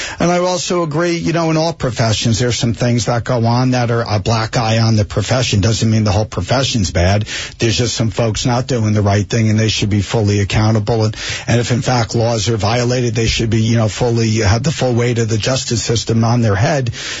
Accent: Springfield, New Jersey, United States; And like I said, I grew up in Springfield, so Union County is my roots as well.

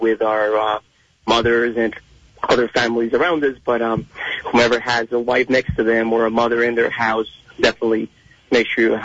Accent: Colombia; I grew up pretty poor in Colombia.

